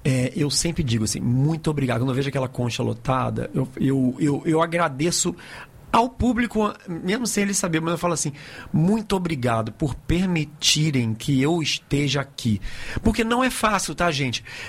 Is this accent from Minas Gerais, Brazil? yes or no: no; Rio de Janeiro, Brazil; nasci no Rio por um engano, mas eu acho que...